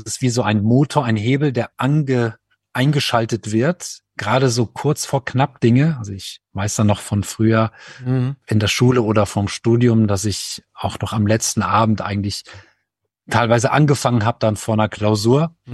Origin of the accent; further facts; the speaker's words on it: Hesse, Germany; wir sagen in Hessen, also ich bin in Hessen aufgewachsen